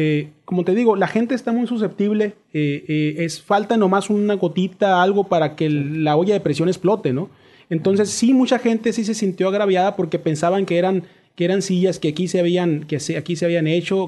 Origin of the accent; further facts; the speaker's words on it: Mexico; pensaban que podemos, como mexicanos, acceder no a esas sillas